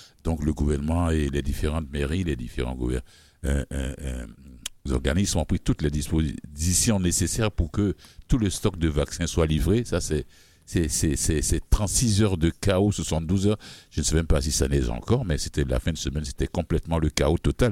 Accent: Côte d’Ivoire; en Côte d'Ivoire, mon pays d'origine

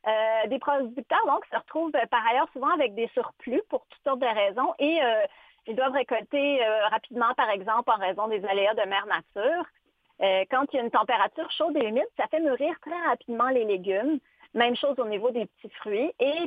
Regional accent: Quebec, Canada; Moi, j'ai cherché pour ma région d'origine, ma chère Abitibi.

